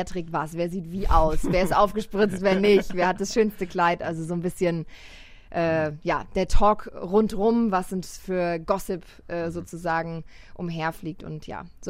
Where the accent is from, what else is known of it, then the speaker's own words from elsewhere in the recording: Baden-Württemberg, Germany; Ich bin ja im Schwarzwald groß geworden, das heißt auch mit Bergen groß geworden